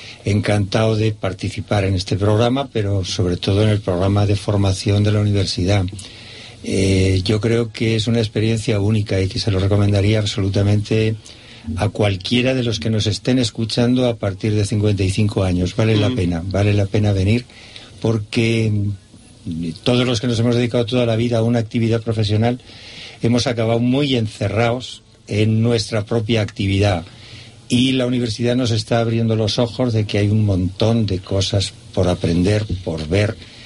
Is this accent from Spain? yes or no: yes; Aragon, Spain; porque, como aragonés, pues conocer lo que es el derecho foral aragonés es una preciosidad